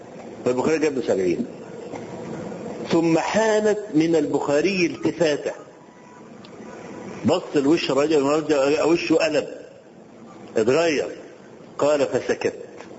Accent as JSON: {"language": "Arabic", "country": "Egypt", "said": "وأنا ما أعرفش، وأنا رجل مصري"}